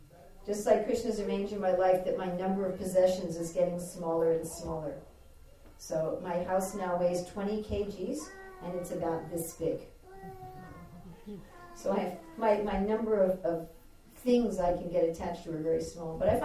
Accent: United Kingdom; And I'm British Indian, so I'm more cultured than anybody.

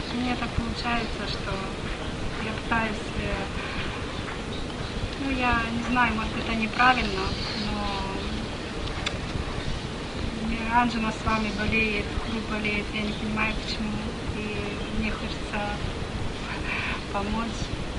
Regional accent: Kyiv, Ukraine; Я из Киева

